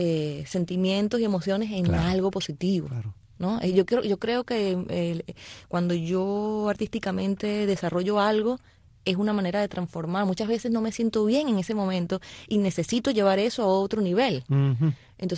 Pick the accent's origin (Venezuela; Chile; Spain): Venezuela; Caracas, Capital District; moved away as an adult; now in Miami, United States; Bueno, yo nací en Venezuela.